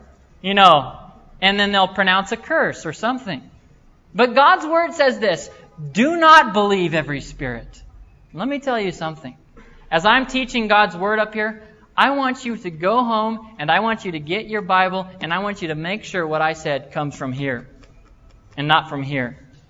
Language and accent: English; United States; In fact, when I tell people I come from America, they usually don't believe me.